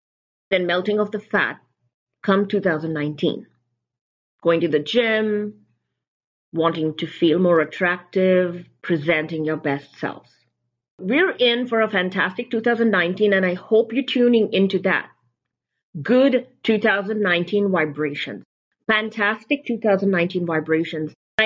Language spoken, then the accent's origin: English; India; I come from the East, I come from India